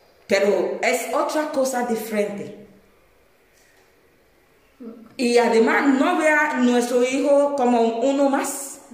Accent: Nigeria; Spanish is a second language; now in Spain; soy de Nigeria y estoy muy orgullosa

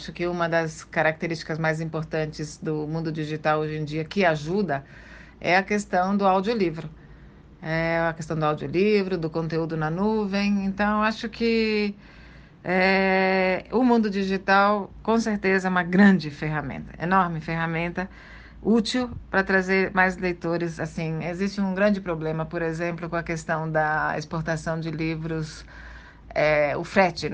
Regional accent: Italy; moved away as an adult; now in Brazil; Eu sou italiana, me naturalizei brasileira depois de adulta

